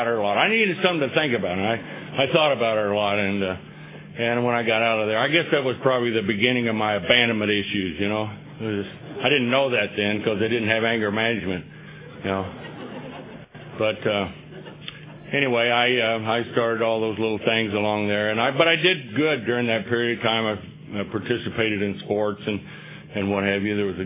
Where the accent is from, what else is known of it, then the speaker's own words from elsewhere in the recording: Texas-Oklahoma panhandle, United States; born there; And I was born in the Texas-Oklahoma panhandle, kind of no man's land out there.